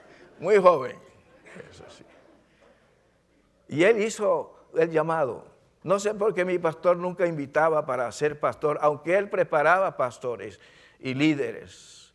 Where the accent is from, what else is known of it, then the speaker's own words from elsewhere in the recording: Santa Catalina, Bolívar, Colombia; cuando estaba pequeño, no tan pequeño, pero en mi pueblo no había maestros. Y cuando yo estaba estudiando, yo quería ser un maestro para mi pueblo, allá en Santa Catalina Bolívar